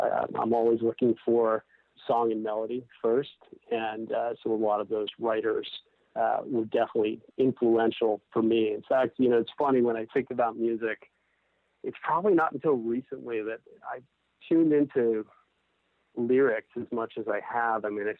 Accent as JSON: {"language": "English", "town": "Miami", "region": "Florida", "country": "United States", "tie": "born or raised there", "also_born_or_lived": "New Jersey", "said": "I'm actually from the States, originally from New Jersey, and then grew up mostly in the South Florida area, in the Miami area."}